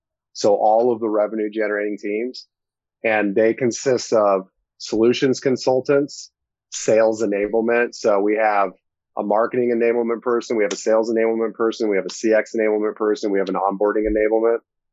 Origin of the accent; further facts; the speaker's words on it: Indiana, United States; accent: Indiana; it's my Indiana accent that's throwing you off.